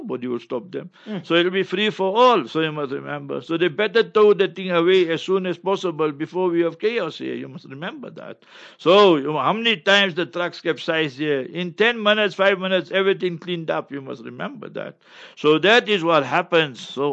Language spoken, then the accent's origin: English; Heidelberg, South Africa; So, he speak Afrikaans, I speak Afrikaans. So, I told him Friday I'm going Heidelberg, my hometown.